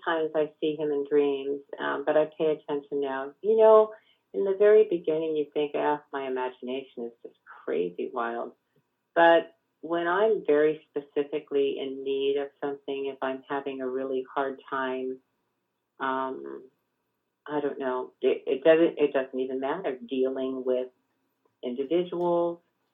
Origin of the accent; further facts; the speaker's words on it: Lake Arrowhead, California, United States; I grew up in Lake Arrowhead, California, if you're familiar with that area.